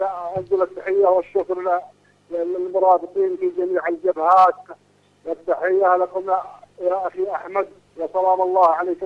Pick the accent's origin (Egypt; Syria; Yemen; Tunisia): Yemen; نحن أبناء اليمن شمالا وجنوبا،